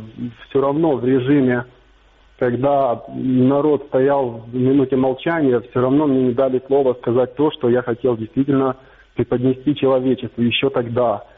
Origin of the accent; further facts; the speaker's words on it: Lebedyn, Cherkasy Oblast, Ukraine; born there; Я родился в центре Украины, в Черкасской области, в Шполянском районе, в поселке Лебеды.